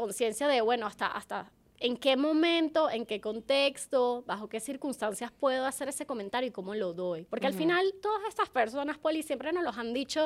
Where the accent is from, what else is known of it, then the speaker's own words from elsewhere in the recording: Venezuela; now in Mexico; soy latina, y nosotras como venezolanas, no sé si te ha pasado, pero recién llegué a México hace 9 años